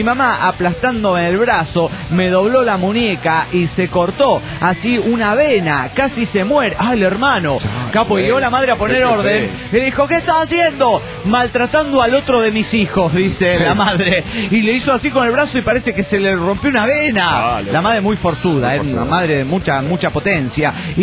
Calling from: El Bolsón, Río Negro, Argentina; del Bolsón, Argentina.

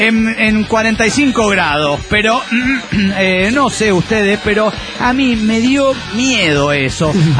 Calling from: Rosario, Santa Fe, Argentina; Soy el canalla de Rosario, Argentina.

